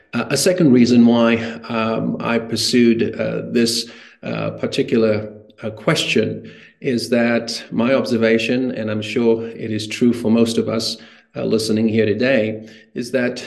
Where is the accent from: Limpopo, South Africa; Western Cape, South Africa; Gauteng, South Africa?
Western Cape, South Africa; Cape Town; moved away as an adult; now in Calgary, California, United States; I am originally from South Africa, born and raised in Cape Town, and moved to Canada in 1998.